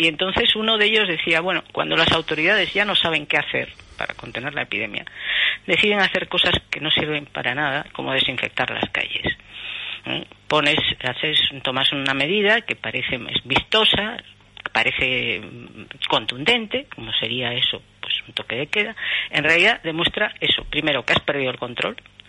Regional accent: Galicia, Spain; con nombre normal y tal, de aquí, de España, Galicia.

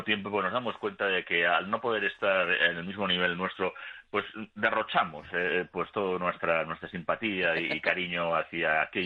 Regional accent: Madrid, Community of Madrid, Spain; born there; yo, nacido en Chamberí y de madre gata, no soy madrileño.

